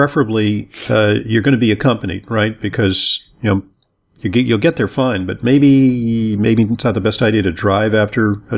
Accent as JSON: {"language": "English", "town": "Santa Monica", "region": "California", "country": "United States", "tie": "born or raised there", "said": "310 area code is the west side of Los Angeles. I grew up in Santa Monica."}